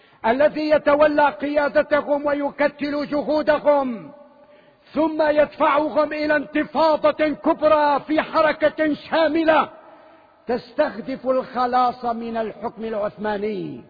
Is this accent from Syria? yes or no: yes; Syria; وما شأنك أن تتولى تصريحات تعود علينا كسوريين بالتشرد